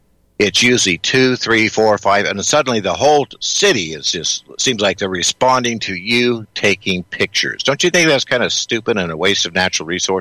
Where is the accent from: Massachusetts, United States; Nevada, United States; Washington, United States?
Nevada, United States; Las Vegas; I grew up in Las Vegas, and as a kid, the Nevada Highway Patrol would be on the side of the road helping some elderly lady or something change a tire.